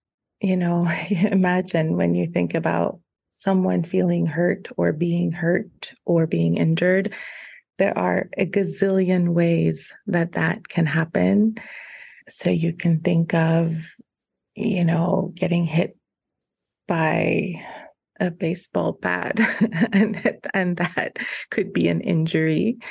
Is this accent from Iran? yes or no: yes; Iran; now in Tucson, United States; I live in Tucson, Arizona. I'm originally from Iran.